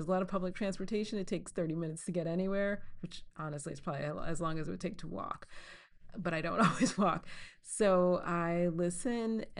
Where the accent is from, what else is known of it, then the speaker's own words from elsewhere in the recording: New York, United States; I grew up in New York.